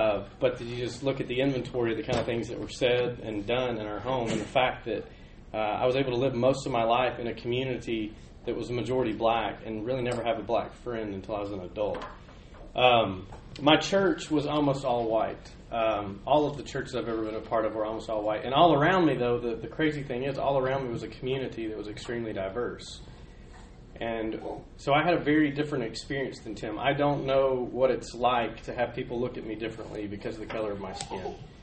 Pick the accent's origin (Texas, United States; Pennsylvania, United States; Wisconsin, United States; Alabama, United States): Alabama, United States; Montgomery; I grew up in the Deep South in Montgomery, Alabama